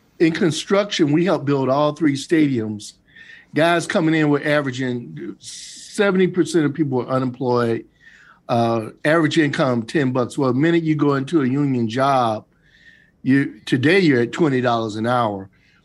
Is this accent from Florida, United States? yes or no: yes; Jacksonville, Florida, United States; also born or lived in Bradenton, United States; I grew up in Jacksonville, Florida. I lived in Bradenton. I was first man in my college to go to college. I'm from a family of merchant marines.